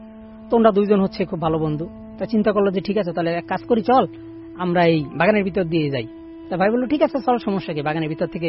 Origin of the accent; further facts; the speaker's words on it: Khulna, Khulna Division, Bangladesh; যেহেতু আমার বাড়ি খুলনা, যারা খুলনার বাসিন্দা বা খালিশপুরের বাসিন্দা তারা বাস্তহরা চিনবেন